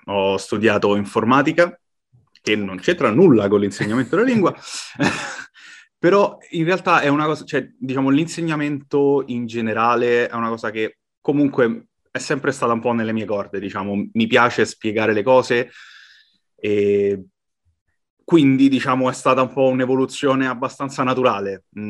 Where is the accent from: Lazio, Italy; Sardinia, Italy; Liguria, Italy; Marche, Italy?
Lazio, Italy; Rome; Roma, principalmente Roma Sud, verso il mare.